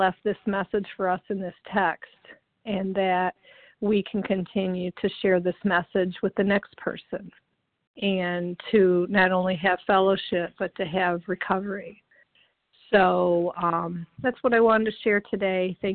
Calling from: Ohio, United States; I am calling from Northwest Ohio, where we are awaiting the big blizzard.

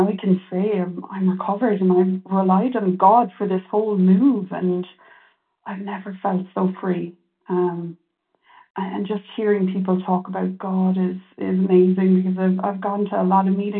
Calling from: California, United States; moved away as an adult; I'm calling in from Ireland.

